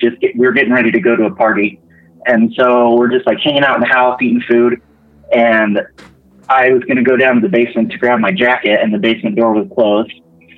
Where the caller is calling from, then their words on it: Utah, United States; calling from Utah.